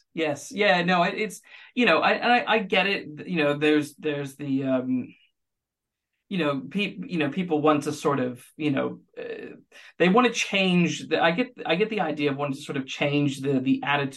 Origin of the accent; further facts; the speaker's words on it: United States; I grew up in the States, and so I struggled in elementary and high school.